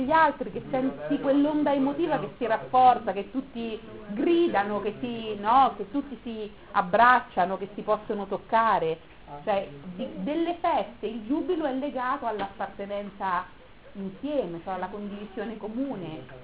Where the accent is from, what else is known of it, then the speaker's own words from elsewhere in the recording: Umbria, Italy; avevo 16 anni, quando l'Italia ero in un paesino dell'Umbria, perché io sono umbra, in un paesino dell'Umbria di 200 anime